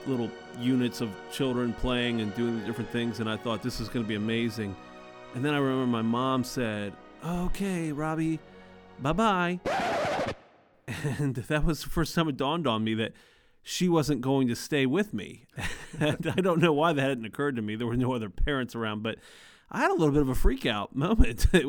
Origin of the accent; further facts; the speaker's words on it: Norfolk, Virginia, United States; I grew up in Norfolk, Virginia.